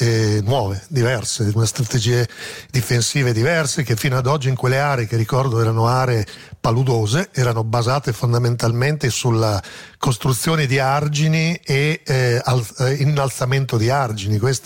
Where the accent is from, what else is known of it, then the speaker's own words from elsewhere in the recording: Emilia-Romagna, Italy; Sì, sono emiliano.